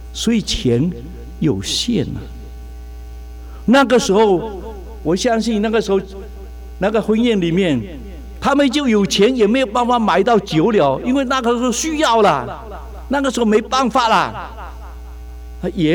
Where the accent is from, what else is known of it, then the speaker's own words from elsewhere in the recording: Fuzhou, Fujian, China; 我是福州人